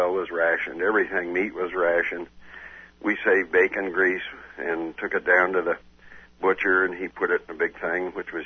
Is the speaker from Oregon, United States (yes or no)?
yes; Portland, Oregon, United States; Well, I was born in Portland, Oregon, mm-hmm. in 1932. My early years, my father happened to be doing quite well at that point, and we lived in a nice section in northern Portland